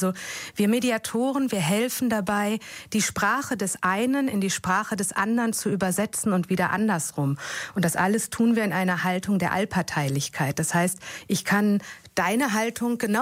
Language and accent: German; Herne, North Rhine-Westphalia, Germany; born there; now in Bochum, Germany; ich bin in Herne geboren